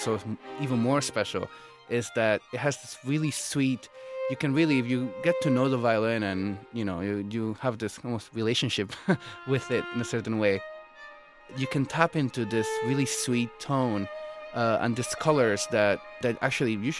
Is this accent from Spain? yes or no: yes; Spain; English is a second language; moved away as an adult; now in United States; I'm a Spanish violinist. I grew up in Spain and, I came to Juilliard to study and, I've been in the U.S. for now 11 years.